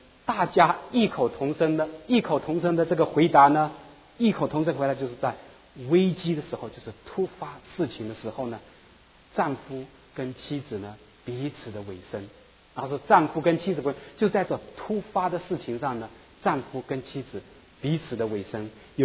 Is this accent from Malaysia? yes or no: no; China; 我想我们从中国大陆出来的